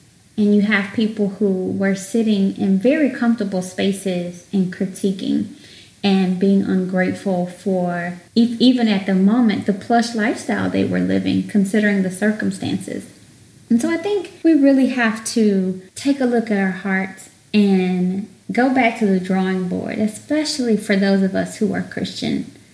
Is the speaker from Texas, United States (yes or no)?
yes; Dallas, Texas, United States; Some of you may not know, but I was born and raised here in Dallas.